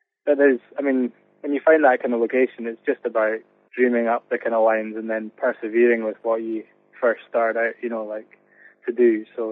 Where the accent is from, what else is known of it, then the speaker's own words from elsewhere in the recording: Isle of Skye, Scotland, United Kingdom; I'm from the Isle of Skye, so I just sort of focused on riding trials, but just in my local village